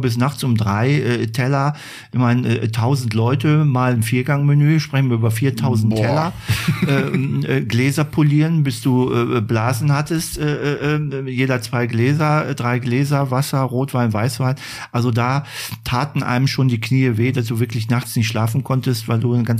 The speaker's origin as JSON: {"language": "German", "town": "Düsseldorf", "region": "North Rhine-Westphalia", "country": "Germany", "tie": "born or raised there", "said": "Ich bin in Düsseldorf geboren. Meine Eltern kamen beide aus Hamburg, leider beide verstorben. Und ich bin in Düsseldorf geboren, aufgewachsen. Hm. Und ich wohne auch noch in Düsseldorf-Benrath."}